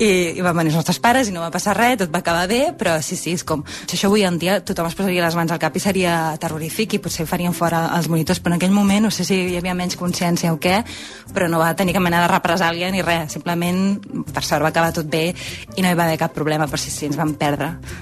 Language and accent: Catalan; Sant Feliu de Llobregat, Catalonia, Spain; tinc 33 anys, sóc de Sant Feliu de Llobregat i fa ja 4 anys que treballo